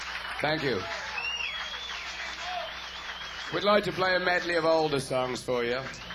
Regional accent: England, United Kingdom; I'm not from fucking Australia, I'm fucking English.

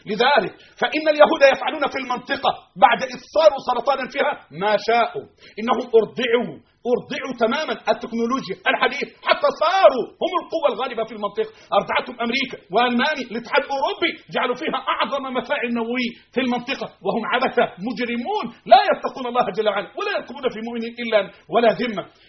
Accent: Egypt; مش عنصرية عشان أنا مصري

